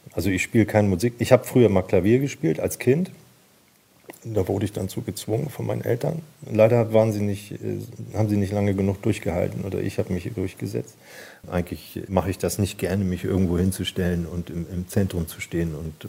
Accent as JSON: {"language": "German", "region": "Schleswig-Holstein", "country": "Germany", "said": "aber ich bin Schleswig-Holsteiner und bin das mit Leib und Seele"}